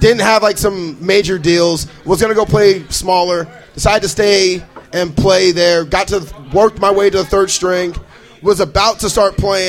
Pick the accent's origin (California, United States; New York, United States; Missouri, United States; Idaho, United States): Idaho, United States; Boise; moved away as an adult; I moved out here in 2007 because my buddy Chris McConnell, who I grew up with in Boise, lived out here. And I was like, I need to get the hell out of Boise.